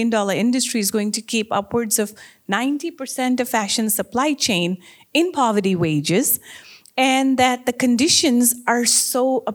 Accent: Pakistan; a third of my home country has been underwater. I'm from Pakistan.

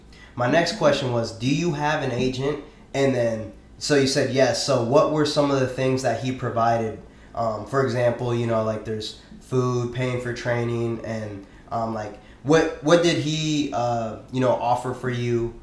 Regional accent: Iowa City, Iowa, United States; I'm from Iowa City, Iowa.

